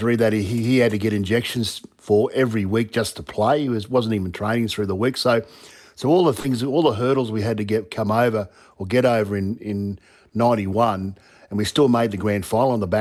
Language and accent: English; Bundaberg, Queensland, Australia; born there; He was a captain coach or coach in those regional areas out near Monto, and I was born in Bundaberg and all those sort of places.